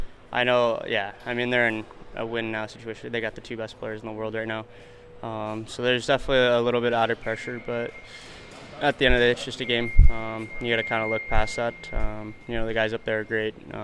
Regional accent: Spokane, Washington, United States; I was born and raised in Spokane, so I went to a lot of Chiefs games growing up.

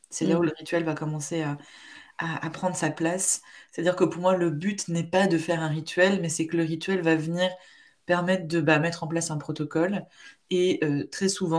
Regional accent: France; now in Sweden; je suis française, mais en effet, je vis au nord de la Suède. Donc, je vis en Suède depuis 4 ans et demi et en Laponie depuis 3 ans et demi.

